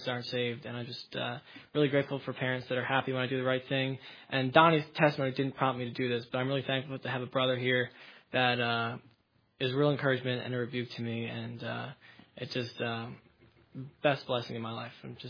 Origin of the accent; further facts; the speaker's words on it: Philadelphia, Pennsylvania, United States; from Philadelphia, Pennsylvania